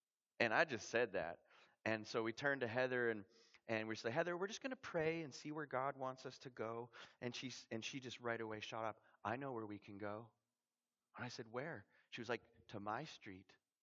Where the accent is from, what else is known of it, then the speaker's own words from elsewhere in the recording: Canada; I'm from Canada.